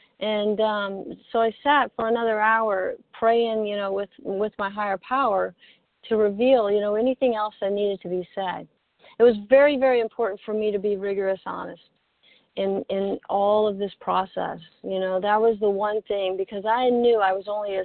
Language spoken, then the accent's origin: English; Mississippi, United States; accent: Mississippi drawl; You know, I'm from Mississippi, so we have that long drawl accent.